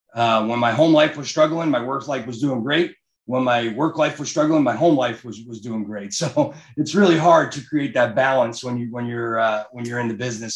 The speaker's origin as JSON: {"language": "English", "town": "Brooklyn", "region": "New York", "country": "United States", "tie": "born or raised there", "said": "When I grew up in Brooklyn, New York, and even in Brooklyn, back then, I used to sit on my front stoop and sell seashells"}